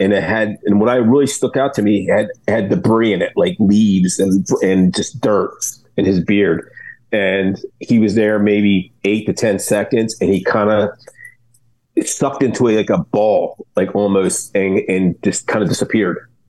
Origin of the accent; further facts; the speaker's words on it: Delaware, Ohio, United States; And geographically speaking, people, I'm from Delaware, Ohio.